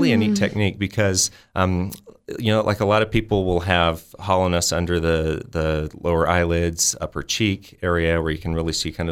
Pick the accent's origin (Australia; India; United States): United States; Reno, Nevada; also born or lived in Orange County, United States; And then I was over in Orange County for 3 years doing plastic surgery. And now I'm back to my hometown in Reno.